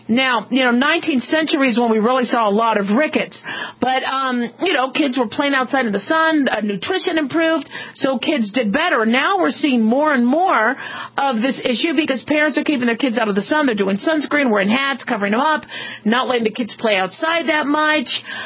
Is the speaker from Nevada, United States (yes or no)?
yes; Nevada, United States; I'm from Southern Nevada. We're in the skin cancer capital of the world.